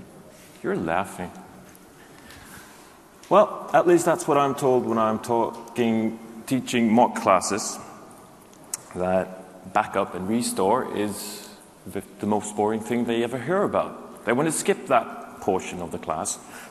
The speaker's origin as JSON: {"language": "English", "country": "Norway", "said": "I'm from Norway."}